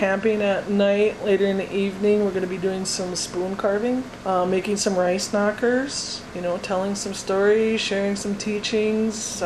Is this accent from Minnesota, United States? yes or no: yes; International Falls, Minnesota, United States; because we grew up in International Falls.